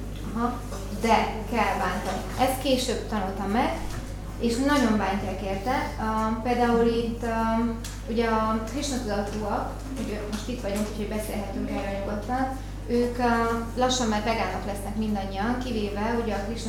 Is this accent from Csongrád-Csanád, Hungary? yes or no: no; Borsod-Abaúj-Zemplén, Hungary; én egy faluban nőttem föl, egy 500 lelket számoló kis faluban, Borsod megyében